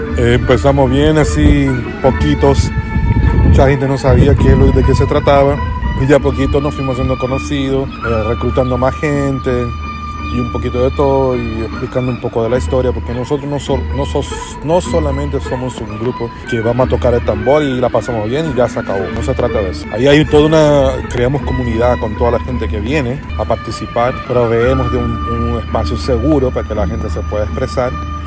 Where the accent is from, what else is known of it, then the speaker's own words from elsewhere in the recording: Salvador, Bahia, Brazil; now in Toronto, Canada; que viene de Salvador, Bahía, Brasil, que es mi ciudad natal. Yo hablo español porque tengo padres chilenos, pero nacido y criado en Bahía, Brasil.